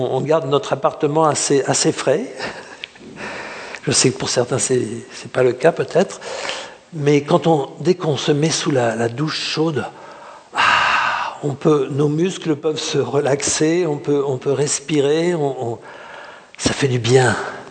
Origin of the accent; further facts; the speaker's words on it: Nice, Provence-Alpes-Côte d'Azur, France; il n'y avait pas de vagues quand j'étais petit à Nice.